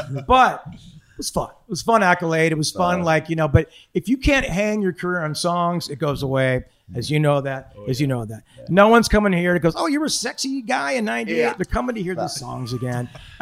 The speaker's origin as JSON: {"language": "English", "country": "Ireland", "said": "I'm an Irish guy. I'm insecure."}